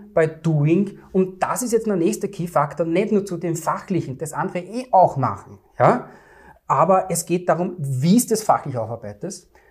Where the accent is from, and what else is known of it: Vienna, Austria